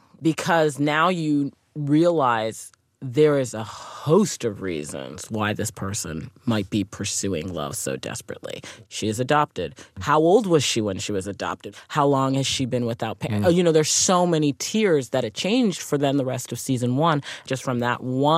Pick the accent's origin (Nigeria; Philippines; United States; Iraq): Nigeria; I'm Nigerian. My family's from Nigeria.